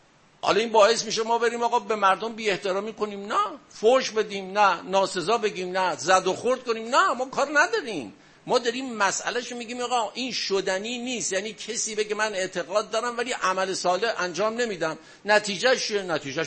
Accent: Iran; ما افتخارمون به عنوان یک ایرانی

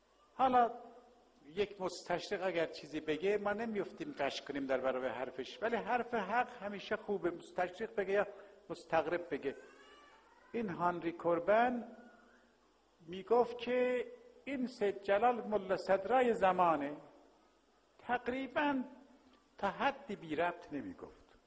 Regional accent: Tehran, Tehran Province, Iran; یه محله هست محله امیریه در تهران، ما اونجا بزرگ شدیم، نسبتا محله متدینین بود.

